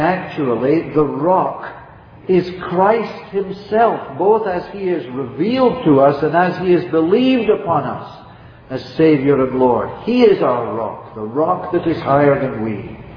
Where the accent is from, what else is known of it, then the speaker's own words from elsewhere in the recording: Edinburgh, Scotland, United Kingdom; The oldest building in my hometown, Edinburgh in Scotland, is a little stone chapel that is perched up on the top of the Castle Rock.